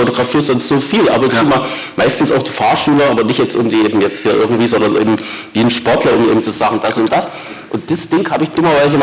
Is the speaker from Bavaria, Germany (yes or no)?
no; Berlin, Germany; Ich bin aus Berlin.